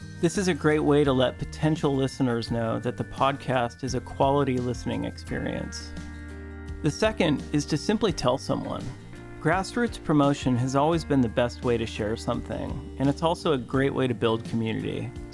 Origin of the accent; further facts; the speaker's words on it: Alaska, United States; Charlie was always someone I looked up to and tried to emulate as a young alpinist growing up in Alaska.